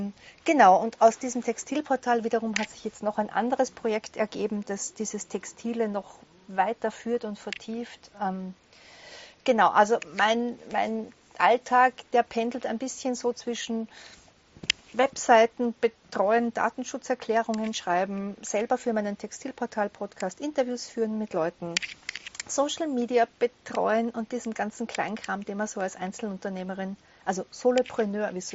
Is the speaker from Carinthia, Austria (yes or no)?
no; Salzburg, Austria; moved away as an adult; also born or lived in Vienna; now in Graz, Austria; Wie ihr hört, komme ich aus Österreich. Bin aufgewachsen im Land Salzburg, habe dann nach der Matura fast 20 Jahre in Wien gelebt und bin jetzt seit 15 Jahren in Graz im Süden von Österreich